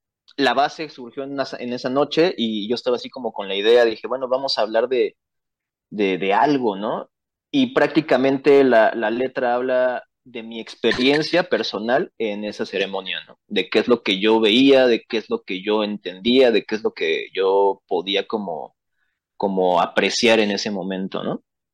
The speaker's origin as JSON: {"language": "Spanish", "country": "Mexico", "said": "esta parte que tenemos que realizar uno como mexicano"}